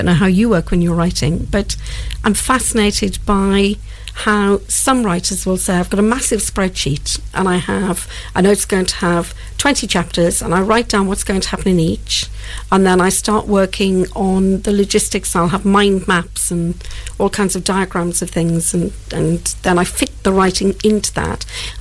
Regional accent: Wales, United Kingdom; start to tell them my story about growing up in the Welsh Valleys. And there's a lot of humour involved in that, because it was a very tight-knit community.

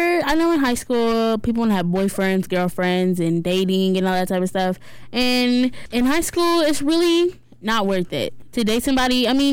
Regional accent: Lawrence Township, United States; I was born and raised in Lawrence Township.

